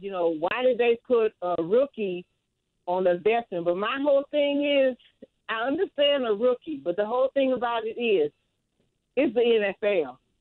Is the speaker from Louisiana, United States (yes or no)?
yes; Louisiana, United States; now in Mississippi, United States; I mean, well, I live in Mississippi, but I am originally from Louisiana.